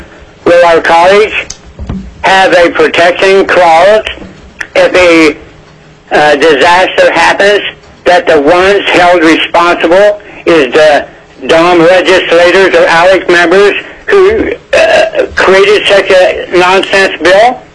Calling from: Kasilof, Alaska, United States; I'm calling from Kasilop, Alaska.

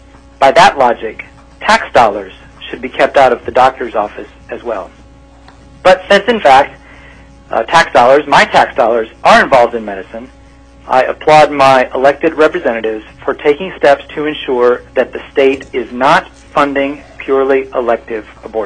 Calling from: Anchorage, Alaska, United States; I'm calling from Anchorage.

